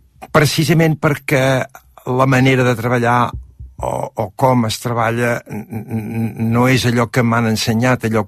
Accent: Catalonia, Spain; Jo sóc català, em sento català, em sento de cultura i també d'educació i de sentiment i d'afecte francès.

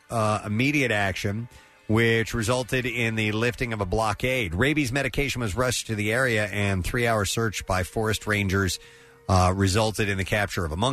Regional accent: St. Louis, Missouri, United States; And by the way, of course, you guys know I'm originally from St. Louis.

